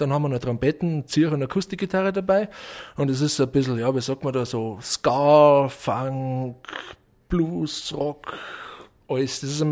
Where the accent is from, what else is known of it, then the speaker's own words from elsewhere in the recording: Bavaria, Germany; weil wir kommen ja eigentlich aus Oberbayern, aus dem Landkreis Dransteig und heute dürfen wir in Ulm spielen.